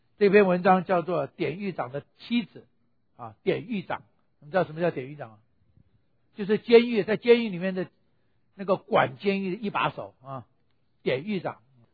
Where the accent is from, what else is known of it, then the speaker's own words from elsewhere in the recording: Taiwan; now in United States; 我们在台湾的时候，我们是外省人；到了美国，我是外国人；回到了大陆，我是台胞。